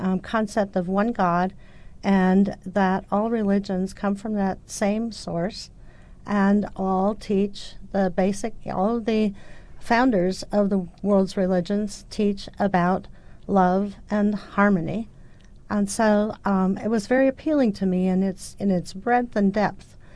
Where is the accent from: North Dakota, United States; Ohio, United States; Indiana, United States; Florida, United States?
North Dakota, United States; also born or lived in Oklahoma; Well, I was raised in the Lutheran Church here in North Dakota and Oklahoma. I grew up Lutheran